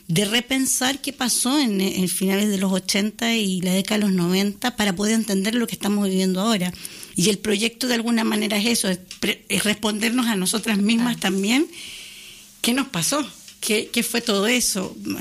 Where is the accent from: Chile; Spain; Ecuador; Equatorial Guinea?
Chile; un año antes de la dictadura chilena, soy hija de la dictadura y también soy hija de, como dirían en mi país, de la derrota